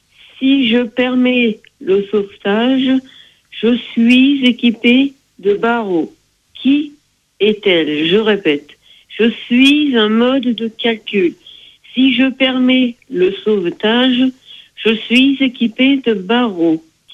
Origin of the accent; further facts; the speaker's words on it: L'Aigle, Normandy, France; Alors, je suis de l'Aigle, j'ai 29 ans.